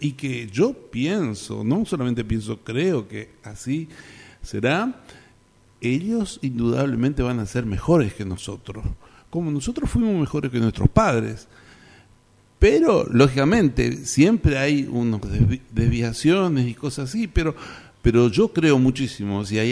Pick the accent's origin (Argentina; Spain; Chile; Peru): Argentina; Apóstoles, Misiones; moved away as an adult; No, vivía en Apóstoles. Yo nací en Apóstoles y me quedé en Apóstoles. Y gracioso porque paso mi escuela primaria y secundaria en Apóstoles y la gran salida que hago es irme a Corrientes a estudiar.